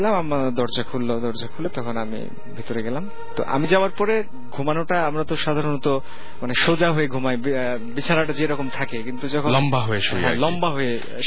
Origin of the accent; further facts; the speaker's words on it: Rohanpur, Rajshahi Division, Bangladesh; now in Dhaka, Bangladesh; আমার গ্রামের বাড়ি হচ্ছে চাঁপাইনবাবগঞ্জ জেলার রহনপুর গ্রামে।